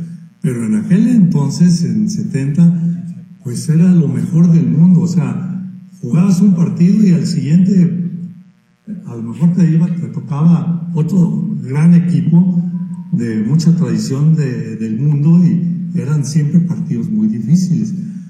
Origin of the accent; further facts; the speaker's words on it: Mexico; como aficionado, como mexicano